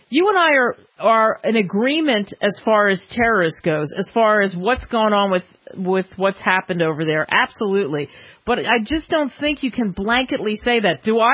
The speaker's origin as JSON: {"language": "English", "country": "United States", "said": "So I love American. I'm an American."}